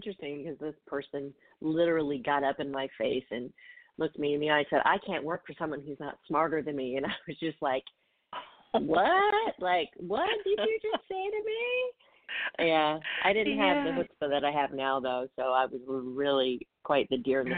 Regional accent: Southern US, United States; I grew up in the South, so I know all about the boys' club.

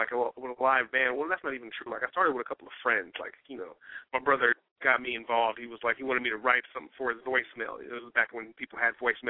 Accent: San Francisco, California, United States; also born or lived in New Jersey; now in Oakland, United States; You know, I'm from San Francisco via New Jersey. Currently, I'm in Oakland, California right now, holding it down out there.

